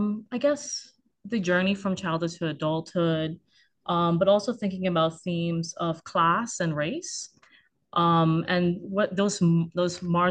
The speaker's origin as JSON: {"language": "English", "region": "Long Island", "country": "Bahamas", "tie": "born or raised there", "also_born_or_lived": "Providence", "said": "I was born in Providence, but I moved to Long Island for high school, and it was there that I gained a passion for reading. You know, there's not a whole lot to do on the outer islands or family islands"}